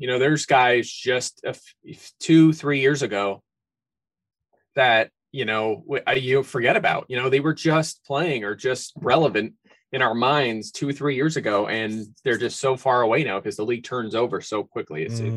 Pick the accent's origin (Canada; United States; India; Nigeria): United States; Philadelphia, Pennsylvania; born or raised there